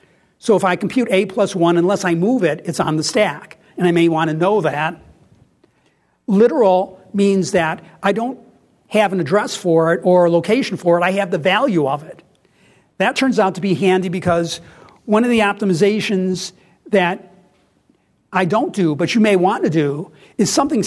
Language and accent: English; New York, United States; I'm originally from New York State